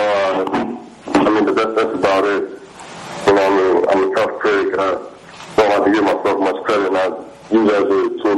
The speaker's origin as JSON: {"language": "English", "region": "New Jersey", "country": "United States", "said": "You know, I'm from New Jersey and I went to play at Iowa."}